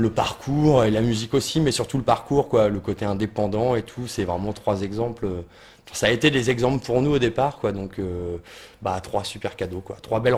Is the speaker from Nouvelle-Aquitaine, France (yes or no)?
no; Tours, Centre-Val de Loire, France; on s'est baladé toute une journée chez nous à Tours